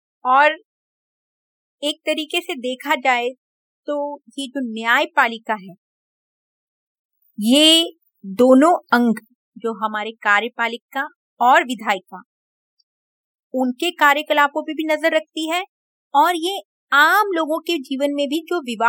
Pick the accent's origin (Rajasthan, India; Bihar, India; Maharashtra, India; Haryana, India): Maharashtra, India; Mumbai; मैं मुंबई से हूँ